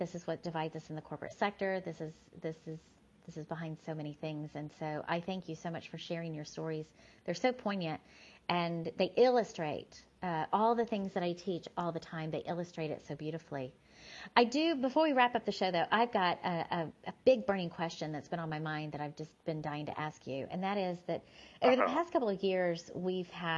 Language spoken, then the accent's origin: English; United States; Patriotism to me as an American is really taking pride in how generous and beautiful and free, right?